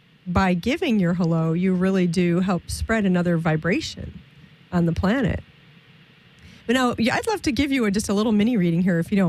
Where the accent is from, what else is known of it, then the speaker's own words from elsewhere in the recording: Chicago, Illinois, United States; now in Los Angeles, United States; I come from Chicago and I live out in Los Angeles.